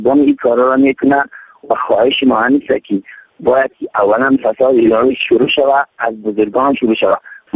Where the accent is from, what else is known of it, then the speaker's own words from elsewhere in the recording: Badakhshan, Afghanistan; من از بدخشان هستم